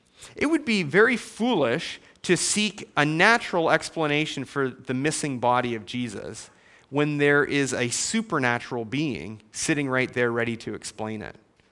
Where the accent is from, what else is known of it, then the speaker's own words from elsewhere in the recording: Binbrook, Ontario, Canada; Growing up in Bimbrook, Ontario, Canada, we had a village barber